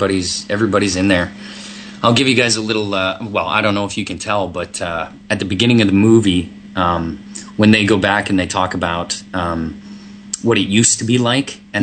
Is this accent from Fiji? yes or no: no; Canada; I am from Canada.